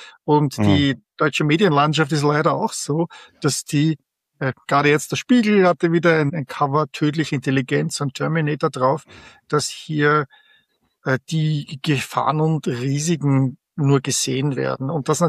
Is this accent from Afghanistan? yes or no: no; Vienna, Austria; now in San Francisco Bay Area, United States; Nein, mein Englisch hat einen starken österreichischen Akzent. Ich komme ursprünglich aus Wien, bin seit 25 Jahren in der San Francisco Bay Area.